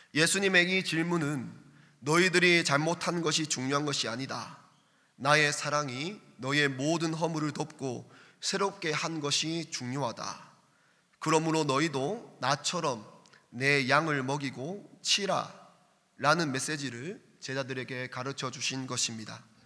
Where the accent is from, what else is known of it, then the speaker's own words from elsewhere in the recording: Miryang, South Gyeongsang, South Korea; 저의 고향인 밀양까지 오셔서